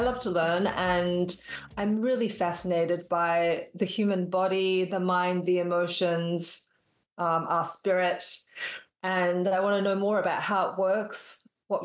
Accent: Australia; now in Westchester, United States; My office is in New York City, but I live in Westchester, New York, and I'm from Australia.

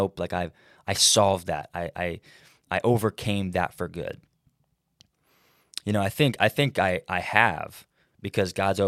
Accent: United States; But because we grew up in America where the norm was longer board shorts

